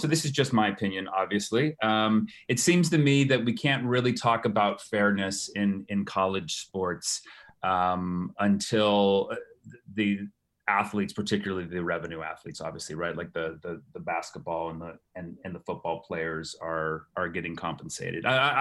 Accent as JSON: {"language": "English", "region": "California", "country": "United States", "said": "Like I said, I'm from California, went to UCLA."}